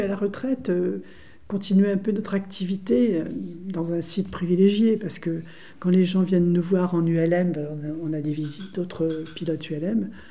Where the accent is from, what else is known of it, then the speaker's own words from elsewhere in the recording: Nevers, Bourgogne-Franche-Comté, France; Alors moi, je suis originaire de Nevers